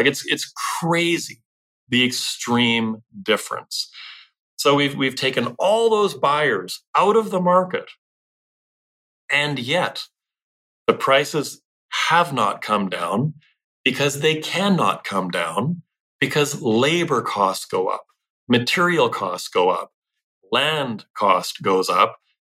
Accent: Canada; We are Canadian, which is to say we are conservative.

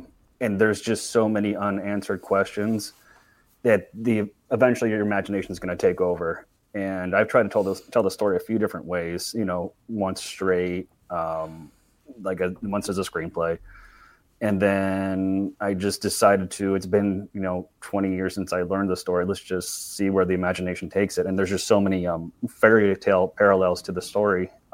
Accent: Indiana, United States; I'm from Northwest Indiana, and there's a museum that has an exhibit dedicated to the story, to the case.

